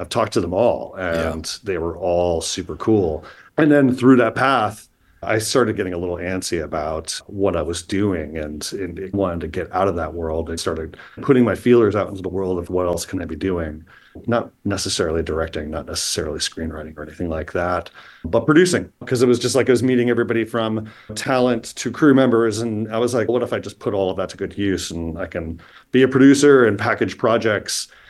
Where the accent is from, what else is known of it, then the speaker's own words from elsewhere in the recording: East Coast, United States; now in Los Angeles, United States; I grew up on the East Coast, went to SVA in Manhattan, a School of Visual Arts grad, and shortly after moved to Los Angeles.